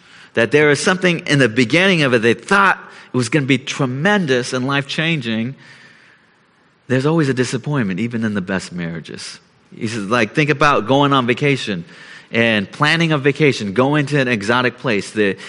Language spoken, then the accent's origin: English; San Francisco, California, United States; the week I was in San Francisco, my hometown, with my family